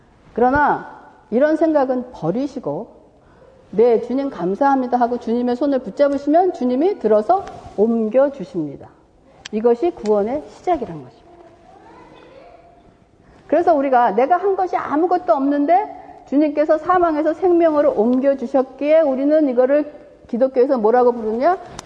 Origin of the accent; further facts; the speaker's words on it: South Korea; now in United States; 제가 한국 사람이었어요. 근데 미국에 와서 미국 시민이 돼서 미국 시민권을 받았어요.